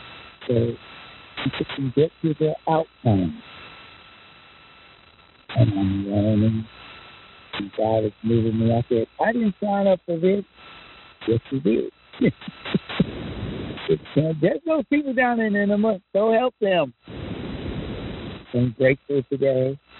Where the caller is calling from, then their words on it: Edison, New Jersey, United States; I'm coming in from New Jersey, Edison, New Jersey.